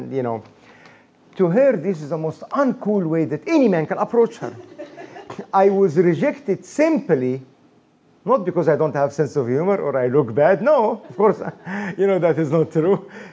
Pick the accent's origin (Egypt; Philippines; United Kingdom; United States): Egypt; English is a second language; moved away; I'm from Egypt.